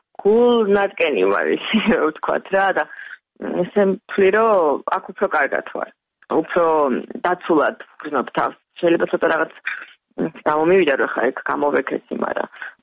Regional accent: Tbilisi, Georgia; მაგრამ თბილისში გავიზარდე.

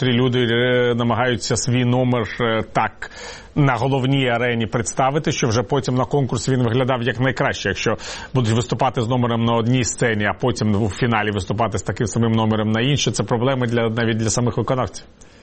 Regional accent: Kyiv, Ukraine; Я як киянин скажу

